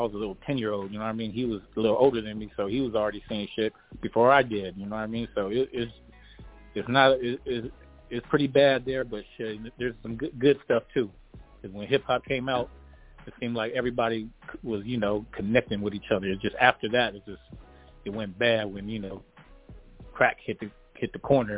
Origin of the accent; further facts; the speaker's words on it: Stockton, California, United States; Well, I'm from the east side, Stockton, Stribley Park, Sosa, and growing up there